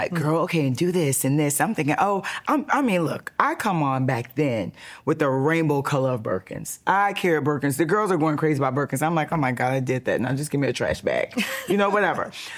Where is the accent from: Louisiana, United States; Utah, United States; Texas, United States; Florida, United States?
Florida, United States; St. Petersburg; I'm from St. Pete. Yes, I went to jail 7 times, but it was for 2 charges. Yes, I'm from Southside, St. Petersburg, Florida.